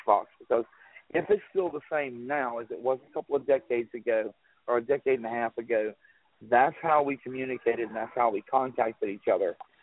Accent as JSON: {"language": "English", "region": "South Carolina", "country": "United States", "tie": "born or raised there", "lives_now": "North Carolina, United States", "said": "I'm from South Carolina. I currently live in North Carolina, but I grew up in South Carolina."}